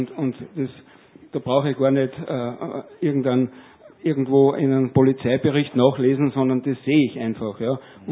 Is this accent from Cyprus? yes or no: no; Upper Austria, Austria; Ich verstehe eines nicht bei uns in Österreich oder in Oberösterreich.